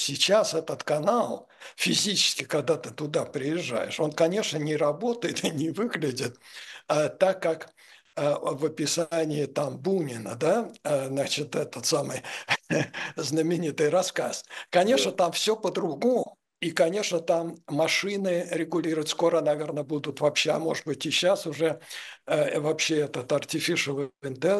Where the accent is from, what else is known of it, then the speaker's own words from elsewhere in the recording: Russia; нам это легче всего, потому что мы из России, там связаны с Россией